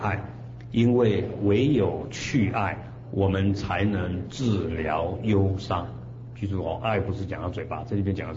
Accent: China; 我们中国人有个习惯，哎，反正我不去别人会去

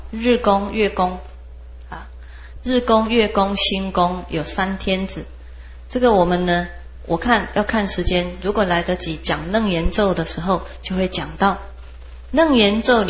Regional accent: China; 那么你会发觉我们中国人呢所画出来的那些人物啦

